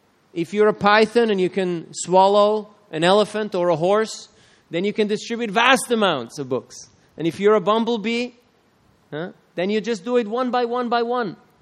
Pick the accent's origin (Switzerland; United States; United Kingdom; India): Switzerland; I come from Switzerland, from the mountains